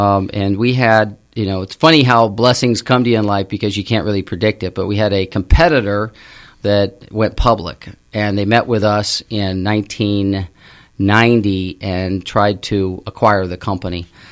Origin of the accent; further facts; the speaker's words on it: California, United States; I grew up in California. And in the 70s, California had a feel that I think was unique to California.